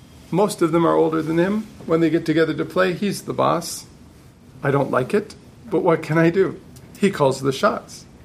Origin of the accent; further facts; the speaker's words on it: Guatemala; as a third culture kid growing up in Guatemala, I have this little theory